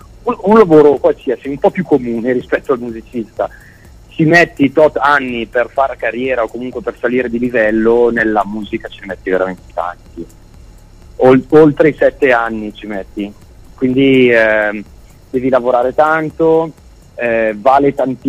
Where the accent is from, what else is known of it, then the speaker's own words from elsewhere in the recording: Bergamo, Lombardy, Italy; io sono di Bergamo